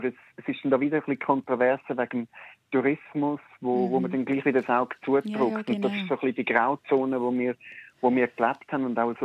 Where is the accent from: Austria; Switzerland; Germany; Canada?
Switzerland; also born or lived in Dubai; ich bin hier in der Schweiz aufgewachsen, bin 100% Schweizer